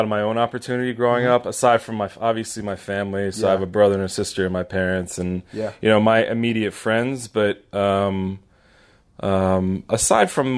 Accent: Pennsylvania, United States; So I'm from the Philadelphia area.

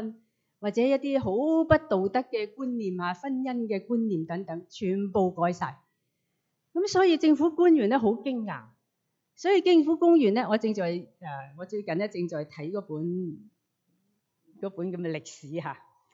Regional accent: Hong Kong; 我来自香港的人呢，差不多年纪的人呢，都会认识一个人呢

